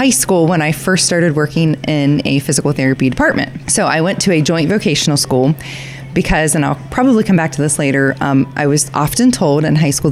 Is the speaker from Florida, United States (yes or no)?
no; Kensington, Ohio, United States; I'm from Kensington, Ohio.